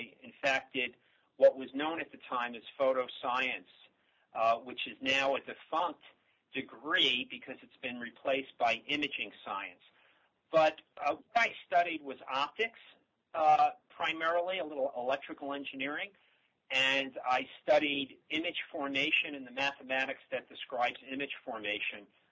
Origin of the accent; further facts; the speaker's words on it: New York City, New York, United States; New York City in the Bronx. I was born in the mid-1950s, a few miles from Yankee Stadium.